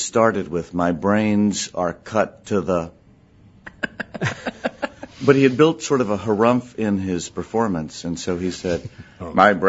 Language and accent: English; Davidson, North Carolina, United States; I grew up in Davidson.